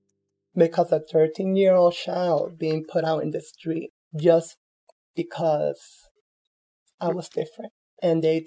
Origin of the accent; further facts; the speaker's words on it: Brooklyn, New York, United States; born there; I was born in November 1966. I was born in Brooklyn, New York.